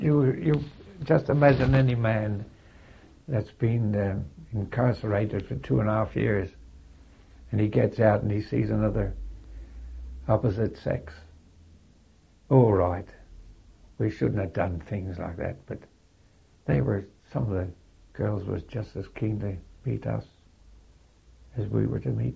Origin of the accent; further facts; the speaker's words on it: England, United Kingdom; I said, "What do you mean stop? We're English."